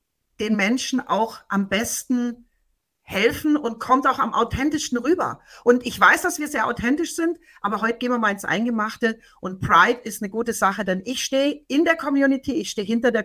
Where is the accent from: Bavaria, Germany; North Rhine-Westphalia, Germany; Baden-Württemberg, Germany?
Bavaria, Germany; Landsberg; auch in meiner Heimatstadt Landsberg wird es ein CSD sein.